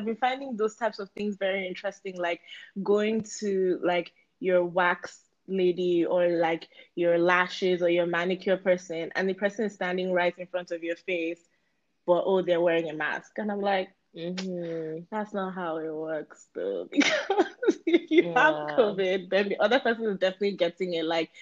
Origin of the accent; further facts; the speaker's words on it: Miami, Florida, United States; now in California, United States; I was away from California for like 2 months. I was back home in Miami.